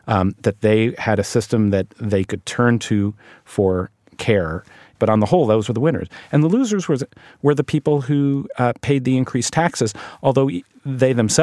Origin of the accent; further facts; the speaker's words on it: Ohio, United States; just talking to people back in my hometown in Ohio